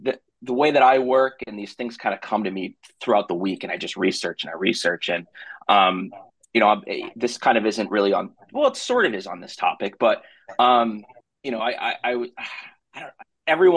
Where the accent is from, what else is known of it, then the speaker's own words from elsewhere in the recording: Massachusetts, United States; I'm from Massachusetts, and I'm going to email you outside of this.